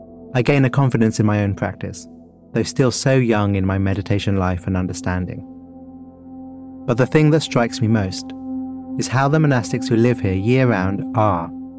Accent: United Kingdom; As a Brit

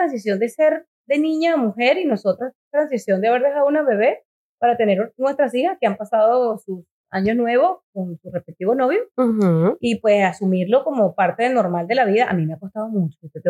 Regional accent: Venezuela; moved away as an adult; now in Miami, United States; yo me fui de Venezuela.

